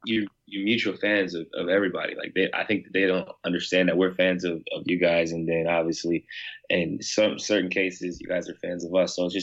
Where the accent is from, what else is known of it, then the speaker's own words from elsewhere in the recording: Ohio, United States; So, I mean, obviously I'm from Ohio, so Bron would be a good one.